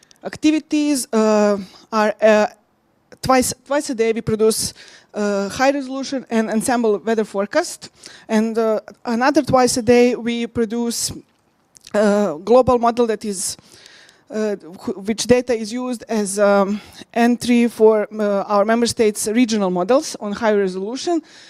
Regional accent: Serbia; now in United Kingdom; I'm originally from Serbia, but now I work in the UK in European Centre for Medium Range Weather Forecast

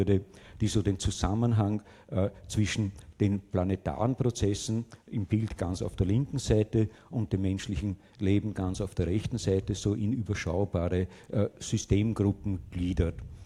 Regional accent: Austria; Konkret bei uns in Österreich, in Deutschland, bei euch, schaut sicherlich nicht gravierend anders aus.

